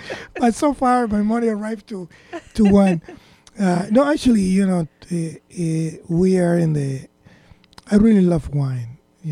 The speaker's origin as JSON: {"language": "English", "region": "Camagüey", "country": "Cuba", "tie": "born or raised there", "said": "the drummer is from Cuba, Camagüey, my hometown, and the saxophone player is from Cuba and Camagüey, my hometown. I'm from Camagüey."}